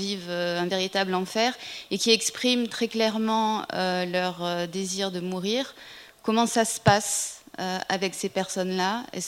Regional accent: France; moi je suis française, hein, donc je découvre en fait cette association, ça s'entend mon accent

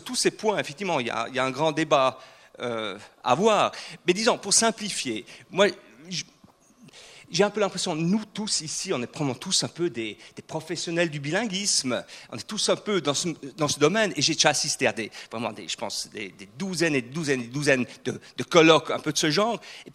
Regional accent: German-speaking Switzerland, Switzerland; French is a second language; Mais, en tant que suisse allemand, on doit gérer avec deux codes différents.

